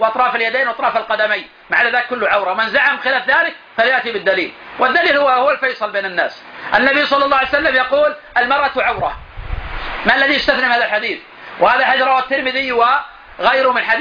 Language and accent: Arabic; Najd, Saudi Arabia; بقايا من النساء الكبار عندنا في نجد